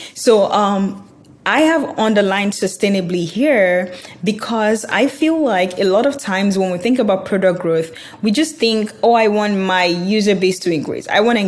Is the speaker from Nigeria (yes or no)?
yes; Nigeria; moved away; also born or lived in Dublin / Aberdeen / Canada / United States; So I'm originally from Nigeria, but then I did most of my schooling in Dublin, Ireland, as well as Scotland, Aberdeen. And so I lived there, I worked there, and now I am in North America. So lived and worked in Canada, US as well.